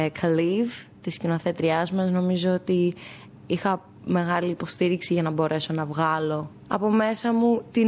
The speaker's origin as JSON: {"language": "Greek", "country": "Greece", "tie": "born or raised there", "moved": "as an adult", "said": "που γεννήθηκα εδώ, πήγα στην Ελλάδα όταν ήμουν 7 χρονών, μεγάλωσα εκεί και ξαναγύρισα μόνη μου ως και εγώ δεύτερη φορά μετανάστρια, ας πούμε, το 2010."}